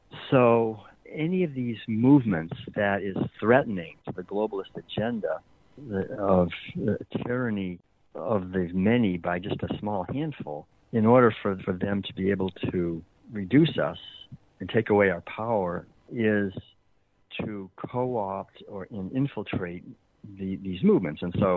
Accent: Massachusetts, United States; My father owned a whole chain of newspapers. I grew up in Massachusetts.

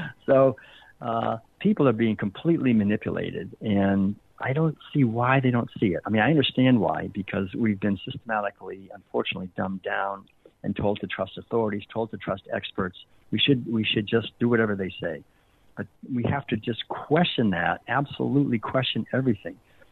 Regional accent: Massachusetts, United States; My father owned a whole chain of newspapers. I grew up in Massachusetts.

